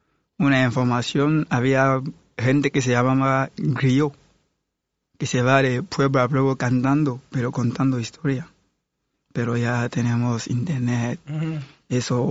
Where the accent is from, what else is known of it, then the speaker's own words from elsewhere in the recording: West, Cameroon; Escúchame, yo también soy Peul, pero no soy musulmán. No puede decir que Peul... Yo soy Peul. En mi país los Peul son del oeste de África, del oeste de Camerún.